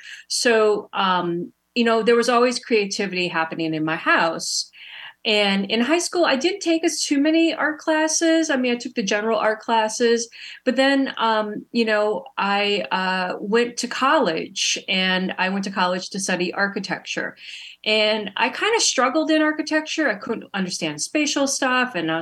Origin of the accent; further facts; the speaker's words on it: South Bend, Indiana, United States; now in Chicago, United States; So I've lived in Chicago for probably over 25 years. But my beginnings were when I grew up in South Bend, Indiana, where For the Love of the Art Fair show is. I grew up in South Bend, Indiana, and I grew up in a family of four kids and my parents.